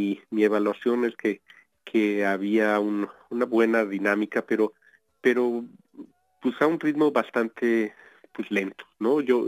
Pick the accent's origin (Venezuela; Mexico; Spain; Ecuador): Mexico; now in Utah, United States; como mexicanos en Utah, como hispanos incluso en este estado